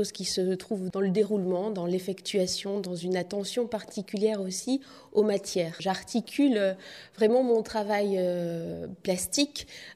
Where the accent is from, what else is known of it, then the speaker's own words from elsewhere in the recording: Clermont-Ferrand, Auvergne-Rhône-Alpes, France; moved away; also born or lived in Lyon / Paris; Oui, effectivement, je suis auvergnate, mais j'ai quitté l'Auvergne très tôt pour mes études en art. Donc d'abord Lyon et puis ensuite Paris.